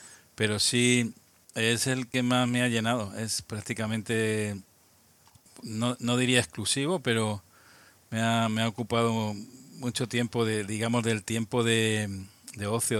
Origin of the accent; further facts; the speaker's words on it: Albacete, Castilla-La Mancha, Spain; born there; Pues soy un manchego, soy nacido en la ciudad de Albacete, ciudad del mismo nombre que la provincia, y en Albacete ciudad